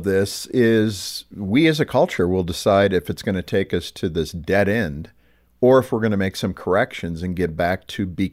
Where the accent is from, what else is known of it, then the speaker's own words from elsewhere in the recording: California, United States; Which now, is amazing because I was raised in California